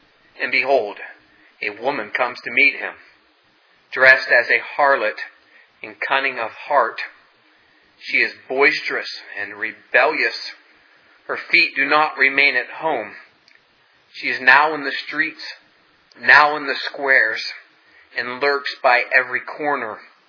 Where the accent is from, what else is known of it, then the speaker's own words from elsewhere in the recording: Ohio Valley, United States; When I was a young man growing up in the Ohio Valley, football was the thing.